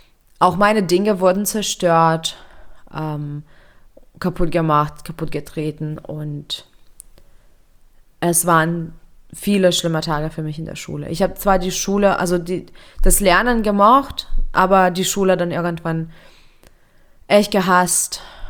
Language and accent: German; Lithuania; now in Germany; Und ich bin zwar in Litauen aufgewachsen, geboren, und meine Eltern sind eigentlich beide Litauer, aber wir haben unsere Wurzeln eben in Deutschland